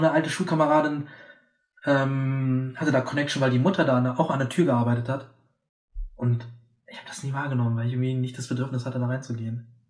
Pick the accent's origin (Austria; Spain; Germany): Germany; Berlin; sogar Randbezirke wie Tempelhof, wo ich aufgewachsen bin, also Mariendorf